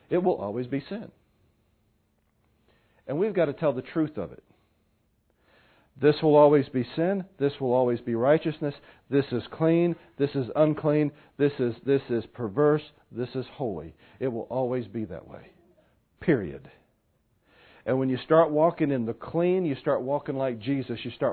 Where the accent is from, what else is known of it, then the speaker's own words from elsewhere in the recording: United States; And we're so American.